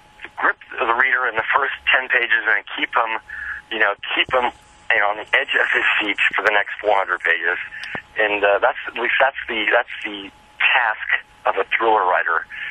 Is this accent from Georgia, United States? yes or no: no; Los Angeles, California, United States; also born or lived in Tokyo, Japan; Lived there until I was 5, and then I grew up. Really, what I can remember is in Southern California, in Los Angeles, West Los Angeles.